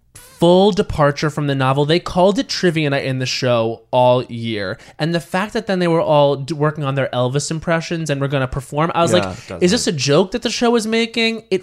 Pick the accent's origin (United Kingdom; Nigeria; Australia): Australia; accent: Australian; my Australian accent always slips out when I'm in therapy.